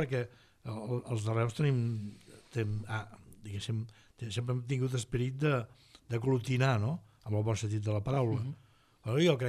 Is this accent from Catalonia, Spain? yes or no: yes; Reus, Catalonia, Spain; born there; des de que sóc nascut a Reus